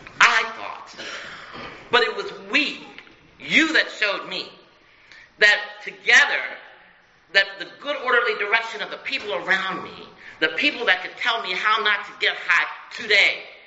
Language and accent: English; Culpeper, Virginia, United States; also born or lived in Bonn, Germany; So I came from Culpeper, Virginia. I was born in Bonn, Germany. And we were a military family.